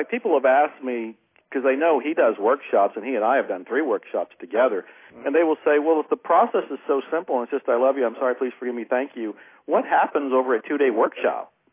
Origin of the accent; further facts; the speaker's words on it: Texas, United States; here in my hometown area, and I live in the hill country of Texas